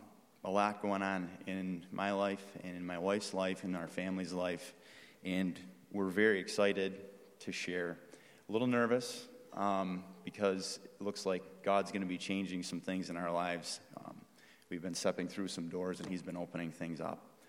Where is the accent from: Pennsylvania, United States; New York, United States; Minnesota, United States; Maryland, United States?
New York, United States; Buffalo; Well, we're from Buffalo. How much better would it be to come back home and to work doing the job that I've worked so hard for and to be at home around family?